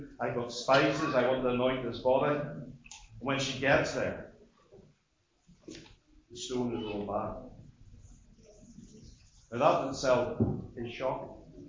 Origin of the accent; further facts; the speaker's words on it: Northern Ireland, United Kingdom; now in Scotland; Now, I live in Scotland, I come from Northern Ireland.